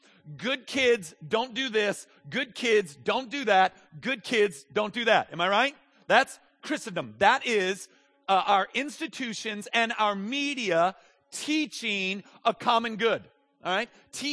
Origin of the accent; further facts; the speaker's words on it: United States; I'll just speak as an American